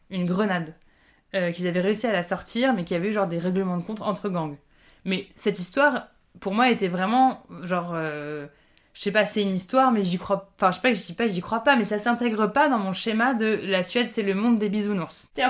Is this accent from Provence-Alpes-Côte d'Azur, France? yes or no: no; Paris, Île-de-France, France; moi je viens de Paris, enfin à l'époque j'habitais déjà je crois à Barbès